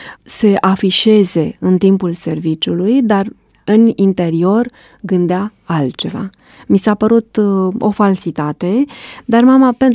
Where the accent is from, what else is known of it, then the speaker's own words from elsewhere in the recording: Tecuci, Galați County, Romania; M-am născut într-un oraș de provincie, Tecuci, județul Galați. A fost și este o bucurie de fiecare dată când ajung acasă să-mi amintesc de anii copilăriei.